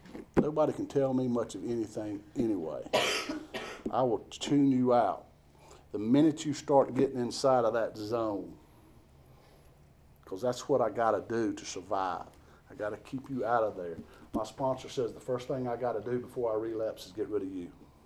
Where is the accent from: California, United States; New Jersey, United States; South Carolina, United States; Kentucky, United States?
South Carolina, United States; Greenville; Now I'm from Greenville. I'm from Greenville, South Carolina. 1980. That was backwater.